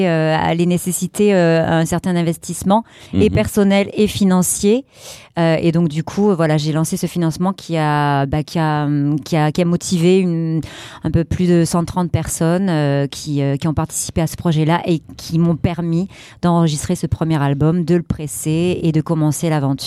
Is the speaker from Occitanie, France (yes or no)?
yes; Toulouse, Occitanie, France; chanter dans des orchestres de variété dans le sud de la France, puisque je viens de Toulouse